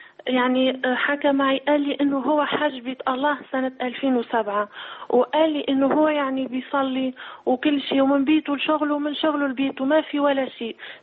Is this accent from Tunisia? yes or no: yes; Tunisia; now in Kuwait; أنا تونسية ومتزوجة من مصري، تزوجته يعني بتونس،